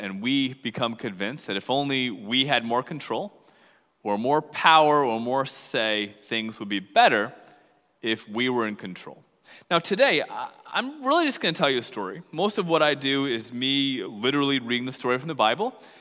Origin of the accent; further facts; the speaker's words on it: United States; I'm also an American, and I'm always thankful for this country.